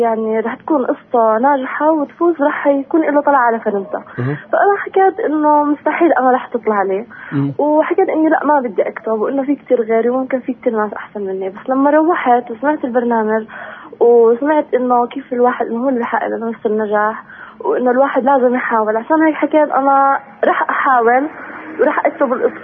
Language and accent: Arabic; Nablus, West Bank, Palestine; من نابلس.